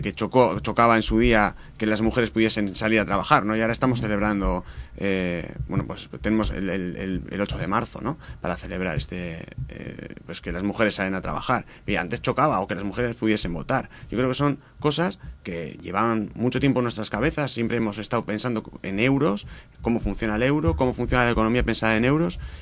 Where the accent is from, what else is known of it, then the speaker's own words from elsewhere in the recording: Bilbao, Basque Country, Spain; Yo creo que por aquí no vamos a ser menos que los alemanes, si somos de Bilbao.